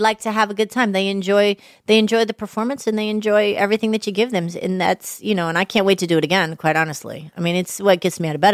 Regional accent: Atlanta, Georgia, United States; I'm from Atlanta.

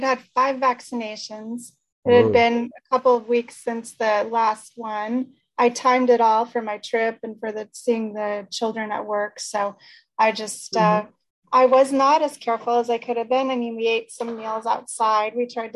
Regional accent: New York, United States; I don't know whether I grew up in New York. I grew up along the west side of the Hudson River.

